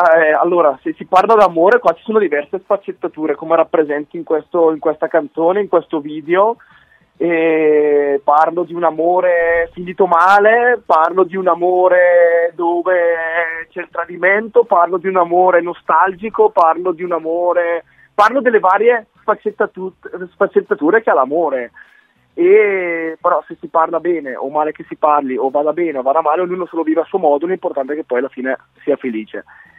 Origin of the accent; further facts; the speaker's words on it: Lombardy, Italy; io parto da un piccolo paesino montano della provincia di Brescia. Vabbè, si sente dall'accento, sicuramente non pensano che vengo da Catanzaro.